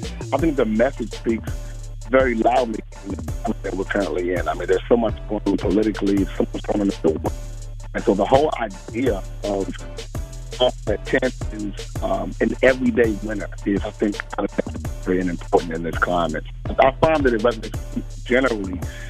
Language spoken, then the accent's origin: English; Baltimore, Maryland, United States; we did a huge concert one time in my hometown of Baltimore.